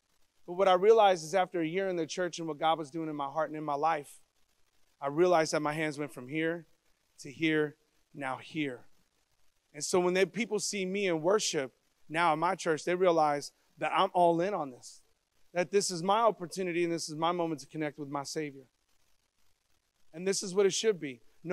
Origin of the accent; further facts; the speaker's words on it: Stockton, California, United States; I was 17 years old growing up in Stockton, California.